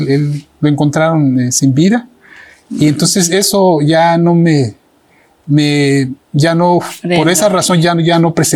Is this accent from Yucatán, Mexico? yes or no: yes; Ticul, Yucatán, Mexico; Entonces me hizo la invitación a participar cuando yo estaba terminando la secundaria. Allá en mi pueblo, ¿no? Ahí uh-huh. En Ticul, Yucatán.